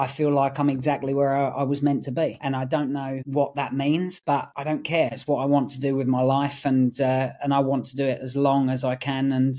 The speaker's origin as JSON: {"language": "English", "town": "Isle of Sheppey", "region": "South East England", "country": "United Kingdom", "tie": "born or raised there", "lives_now": "Deal, United Kingdom", "said": "I live in Deal. I grew up on the Isle of Sheppey, so I'm Kent born and bred."}